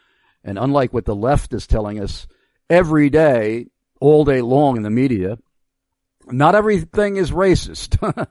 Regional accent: New York, United States; Yeah, I'm from Long Island, New York, and there were quite a number of towns that still have Native American names.

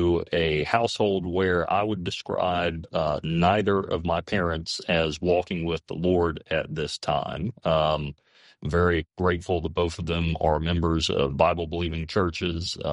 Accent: Greenville, South Carolina, United States; So I grew up in South Carolina. I'm originally from Greenville, and I'm one of the few people who's actually from Greenville these days

